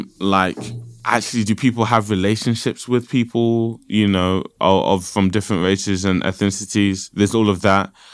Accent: London, United Kingdom; I would always say Nigeria. I was born and raised in London, but I would always say Nigeria.

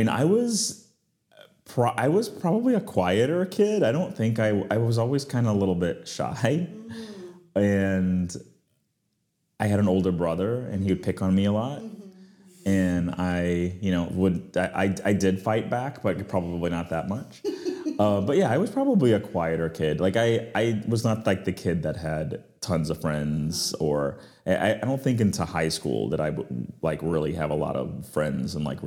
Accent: New Orleans, Louisiana, United States; So I am from New Orleans. So I grew up in the South. I went to LSU.

